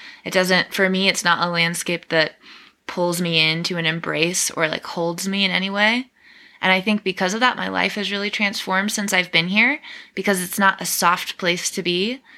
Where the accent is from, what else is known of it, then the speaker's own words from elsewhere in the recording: Midwest, United States; I know for me, I'm from the Midwest and I'm a total water child.